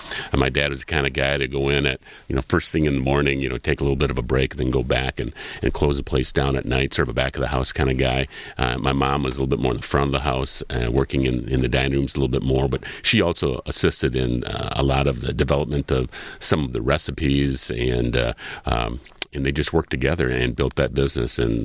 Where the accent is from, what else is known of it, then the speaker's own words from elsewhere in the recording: Frankenmuth, Michigan, United States; I was brought up right in Frankenmuth, and spent a lot of time in the restaurant